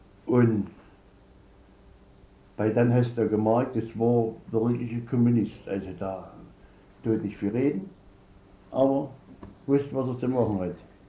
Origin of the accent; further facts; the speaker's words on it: Italy; Ich war Italiener.